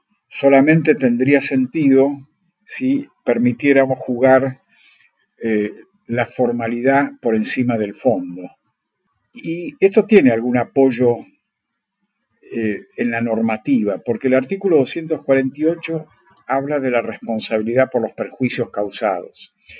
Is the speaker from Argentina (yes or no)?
yes; Argentina; Para mí fue muy importante porque me hizo argentino. Yo soy argentino de primera generación.